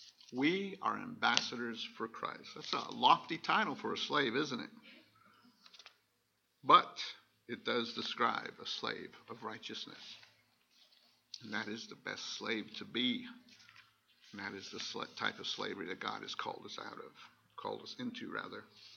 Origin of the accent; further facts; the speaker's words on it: Asheville, North Carolina, United States; And since we're from Asheville, it's 8:12 p.m. there.